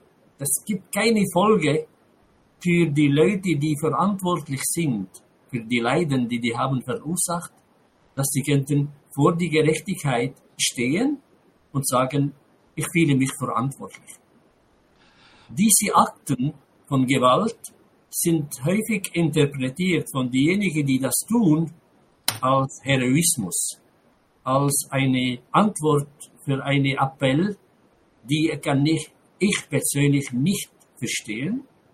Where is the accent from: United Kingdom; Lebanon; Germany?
Lebanon; ich rede immer von meiner Heimat, der Fokus ist Libanon.